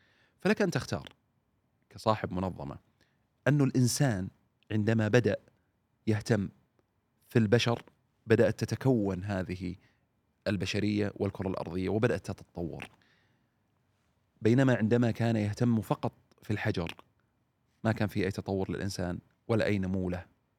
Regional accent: Saudi Arabia; من غيرنا نحن كسعوديين يستطيع عمل هذا الشيء

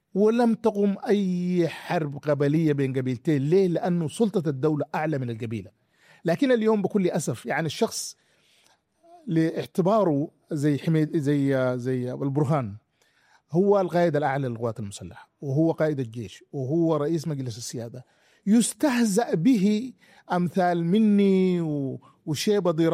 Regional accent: Adila, East Darfur, Sudan; أنا من عديلة

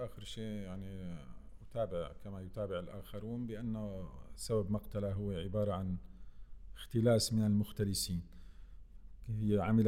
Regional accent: Syria; يعني أنا في سوريا يهمني أنا كسوري ويهمني أيضا السوريين،

